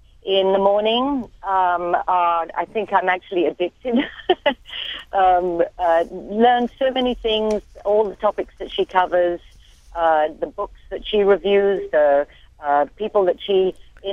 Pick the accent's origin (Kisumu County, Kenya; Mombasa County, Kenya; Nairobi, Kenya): Nairobi, Kenya; also born or lived in London, United Kingdom; now in United States; I'm London-born originally, and actually I grew up in Nairobi, Kenya, and been in America for about 30 years, so I'm a Anglo-Afro-American.